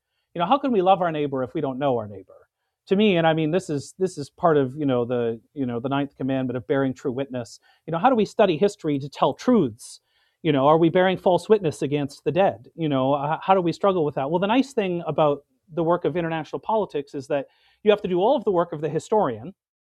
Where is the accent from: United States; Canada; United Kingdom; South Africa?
Canada; I'm Canadian, you know, like I'm very self-conscious of being Canadian. It's the only passport that I hold, unlike my son and wife.